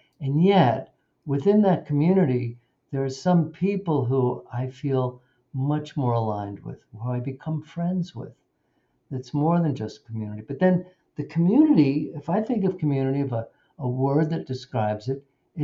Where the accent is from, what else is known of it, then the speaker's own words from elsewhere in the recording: New York, United States; So, you know, I grew up in New York too.